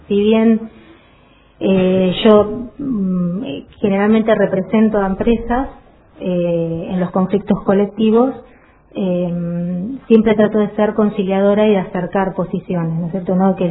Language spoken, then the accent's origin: Spanish; Comodoro Rivadavia, Chubut, Argentina; yo no soy oriunda de Comodoro, pero viví toda mi vida en Comodoro Rivadavia